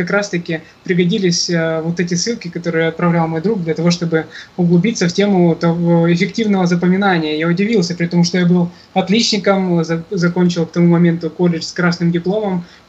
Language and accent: Russian; Krasnodar, Krasnodar Krai, Russia; я в городе Краснодар. Меня так жизнь, конечно, как Руслана, не кидала из города в город. Это мой родной город. Я здесь родился, здесь живу.